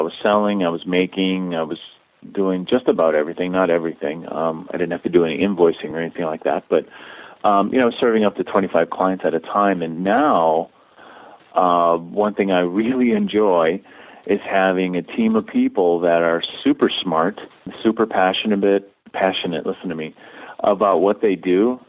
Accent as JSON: {"language": "English", "region": "Midwest", "country": "United States", "tie": "born or raised there", "lives_now": "Minneapolis, United States", "said": "I grew up in the Midwest. I still work and live in the Minneapolis area. We live out in the suburbs."}